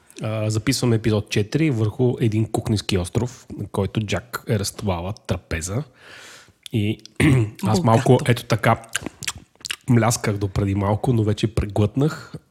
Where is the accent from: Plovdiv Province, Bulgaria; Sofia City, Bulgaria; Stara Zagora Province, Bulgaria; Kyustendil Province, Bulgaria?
Sofia City, Bulgaria; Sofia; ние сме от София. Бидейки от София, нашето уе е повредено изначално. И така. В този смисъл, дори когато говоря на английски, моето уе се изпъква.